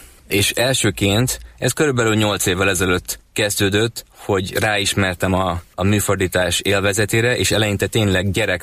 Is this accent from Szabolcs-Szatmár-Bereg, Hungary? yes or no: yes; Nyíregyháza, Szabolcs-Szatmár-Bereg, Hungary; also born or lived in Budapest / Dunakeszi; now in United States; itthon születtem Pesten, pontosabban Budán. Dunakeszin lettek akkor a szüleim, tehát onnan származnak a legkorábbi emlékeim a Dunapartról, ahol a hétvégéket eltöltöttük. Aztán 4 éves koromban Nyíregyházára költöztünk, és 86-ban pedig kiköltöztünk az USA-ba.